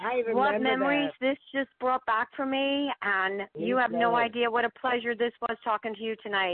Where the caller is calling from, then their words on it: Hilton Head, South Carolina, United States; I'm calling from Hilton Head, South Carolina.